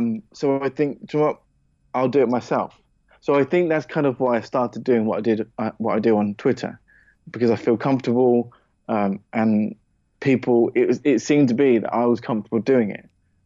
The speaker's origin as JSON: {"language": "English", "region": "East of England", "country": "United Kingdom", "said": "Oh, I don't have the accent. My accent's not Geordie. It is quite a strong accent. I'm from Hertfordshire originally, just north of London."}